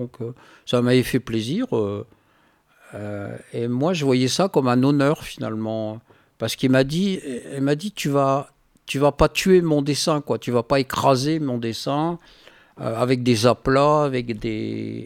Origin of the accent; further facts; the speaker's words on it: Hauts-de-France, France; je viens du Nord-Pas-de-Calais, des Hauts-de-France, on a quand même les plus beaux nuages de France.